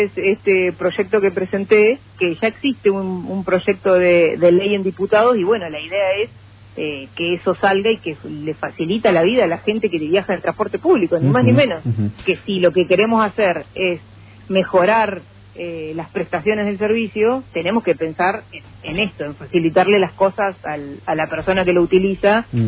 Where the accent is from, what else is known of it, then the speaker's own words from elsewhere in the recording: Comodoro Rivadavia, Chubut, Argentina; en un lugar chico, como Comodoro, donde los que nacimos y nos criamos en Comodoro